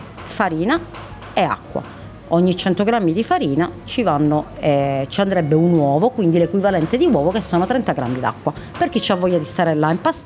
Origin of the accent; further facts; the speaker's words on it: Sicily, Italy; Allora, io sono siciliana, il cuore ce l'ho là, non c'è niente da fare.